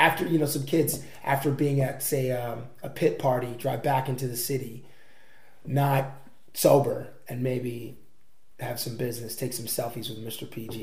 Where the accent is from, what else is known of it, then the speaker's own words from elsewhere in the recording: Toronto, Ontario, Canada; Maybe it's just because I'm from Toronto and it stinks there, then it smells actually better here than it does in Toronto.